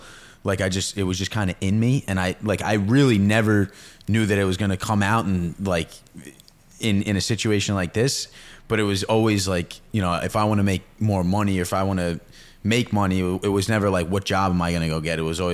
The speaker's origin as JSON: {"language": "English", "region": "New York", "country": "United States", "said": "I was from New York."}